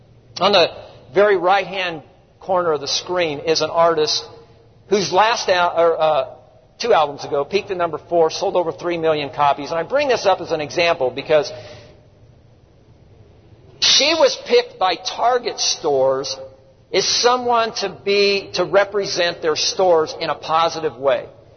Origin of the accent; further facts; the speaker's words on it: Colorado Springs, Colorado, United States; I started clipping out I'm from Colorado Springs.